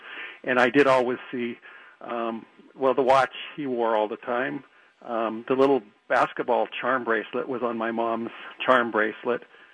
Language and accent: English; Astoria, New York, United States; born or raised there